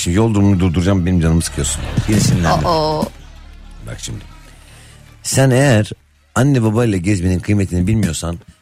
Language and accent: Turkish; Tokat, Turkey; Aynı da öyle diyoruz yani. Hmm. Tokatlıyız evet. Ama ya dadı falan yok bizim kültürümüzde.